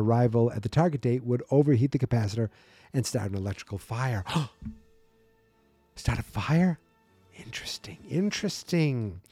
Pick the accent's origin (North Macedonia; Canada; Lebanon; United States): United States; Massachusetts; accent: Massachusetts; It'd be Peabody in Massachusetts. That's my Massachusetts accent.